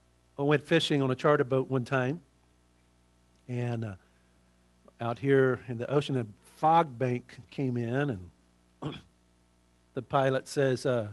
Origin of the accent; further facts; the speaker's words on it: Mississippi, United States; moved away; when I was growing up in Mississippi, I didn't realize that salmon would go up the stream and go to their birthplace and lay their eggs. I didn't realize that till I moved here in the Northwest.